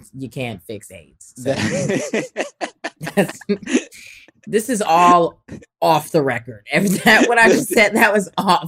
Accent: Harlem, New York, United States; born there; moved away; I mean, I was born in Harlem when the crack epidemic was at its highest.

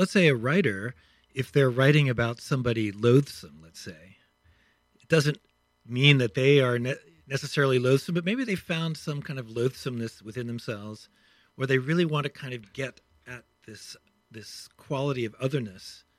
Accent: Pittsburgh, Pennsylvania, United States; Pittsburgh, Pennsylvania.

